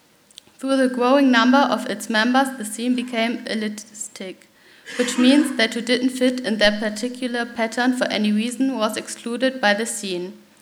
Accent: Hamburg, Germany; I'm from Hamburg, Germany. At the moment, I'm studying history of arts and German language and literature at the University of Hamburg.

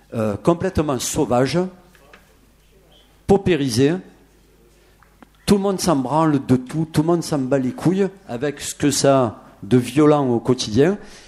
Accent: Marseille, Provence-Alpes-Côte d'Azur, France; Je venais de Saint-Henri, dans les quartiers nord de Marseille.

